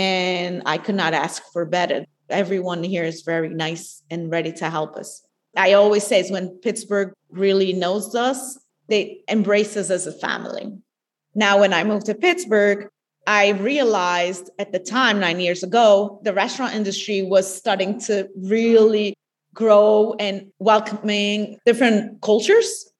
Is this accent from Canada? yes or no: no; Azores, Portugal; I was born and raised in the Azores. It's a group of islands that are Portuguese, very organic and sustainable, and it's all volcanic